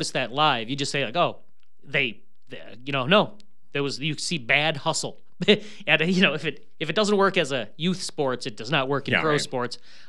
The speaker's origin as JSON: {"language": "English", "region": "Midwest", "country": "United States", "said": "I mean, as a Midwesterner, I remember Wally Szczerbiak on the Minnesota Timberwolves."}